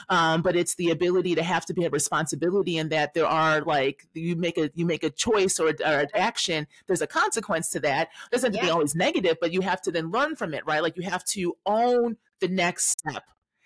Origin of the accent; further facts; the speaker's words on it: Chicago, Illinois, United States; I'm from Chicago still, right?